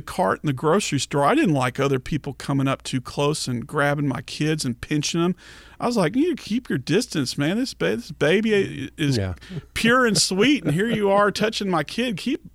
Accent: Dallas, Texas, United States; I grew up in the Dallas area, so they both occur there.

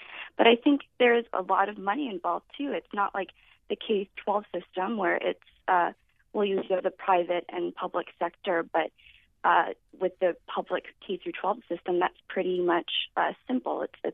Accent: Hawaii, United States; I'm from Hawaii, and when I was a reporter there

